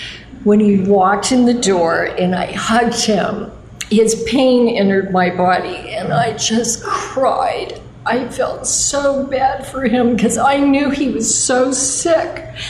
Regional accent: La Cañada, California, United States; I grew up in La Cunada, and this is where they progressed into their disease. But I can still have fond memories, and it's very beautiful here.

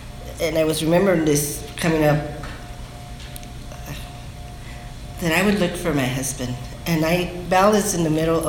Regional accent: Bell, California, United States; I had never been to India. I'm from Bell. So I had only been like, maybe four miles all the way, all around.

